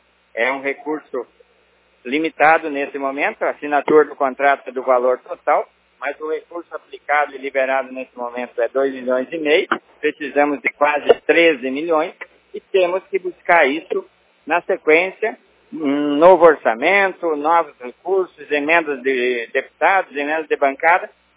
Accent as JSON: {"language": "Portuguese", "town": "Iraí", "region": "Rio Grande do Sul", "country": "Brazil", "tie": "born or raised there", "said": "eu nasci e me criei lá. Estudei na escola do Dr. Vicente Dutra, na Goreste, joguei futebol com aquela turma lá, sou da Goreste."}